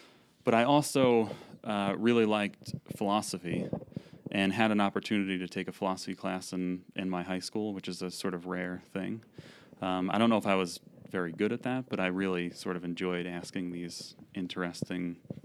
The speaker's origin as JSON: {"language": "English", "region": "New York", "country": "United States", "tie": "born or raised there", "said": "Yeah. I grew up on Long Island, and I went to a year of college in Manhattan College, which is actually in the Bronx."}